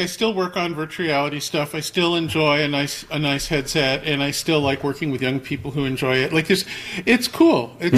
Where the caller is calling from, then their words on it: Santa Cruz, California, United States; I'm calling from Santa Cruz.